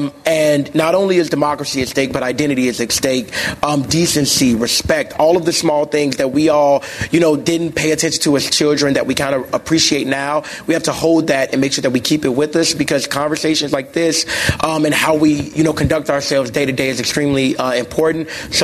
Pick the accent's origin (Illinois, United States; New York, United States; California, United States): California, United States; Inglewood; Growing up in Inglewood, I didn't understand that I deserved to have that stabilized.